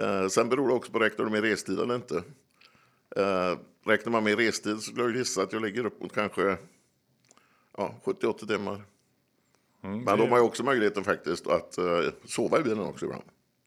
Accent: Västra Götaland County, Sweden; En dinglar där jag växte upp, ett litet samhälle i Bohuslän.

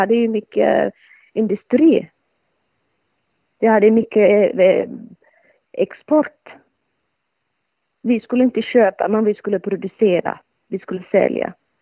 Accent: Somalia; now in Sweden; Jag föddes i Somalia, ett socialistiskt stat.

